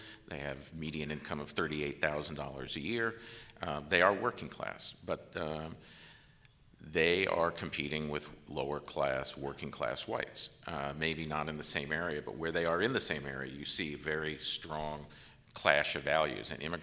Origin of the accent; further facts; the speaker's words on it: United States; And I said, to me, as an American, David Cameron looks condescending.